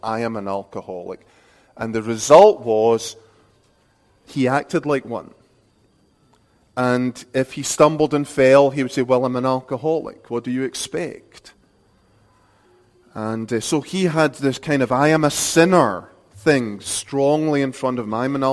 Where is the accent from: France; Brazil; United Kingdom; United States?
United Kingdom; Scotland; At least as a Scot, okay? I may be skinny as American, but I'm not as a Scot.